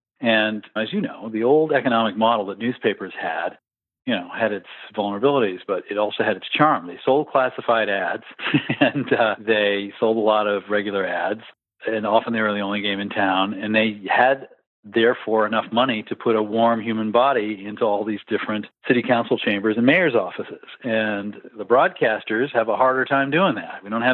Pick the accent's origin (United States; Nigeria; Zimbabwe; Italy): United States; Maine; In my home state of Maine, they have fully publicly funded elections for the state house